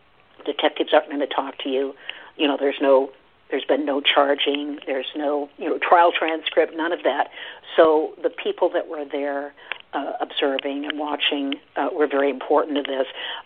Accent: Oregon, United States; I grew up in Oregon, so I'm kind of, you know, defend a little bit the fact that, yes, it's an Oregon story

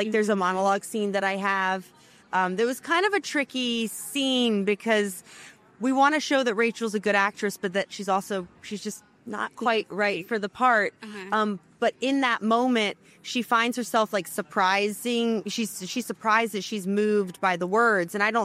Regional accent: United States; I mean, I am an American actress, you know, like, of course there are similarities

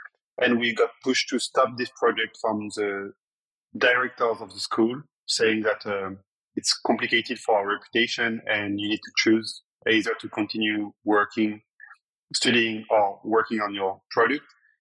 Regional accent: Paris, Île-de-France, France; I was born in Paris. At 18, I studied mathematics at Paris Dauphine.

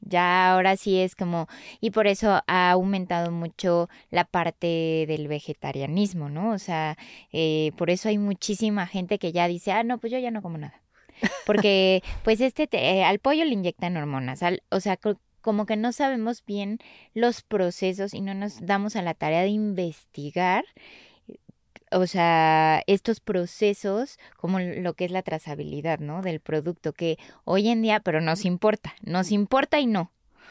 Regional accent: Mexico; nosotros como mexicanos, muchos mexicanos no sabemos qué es la trazabilidad

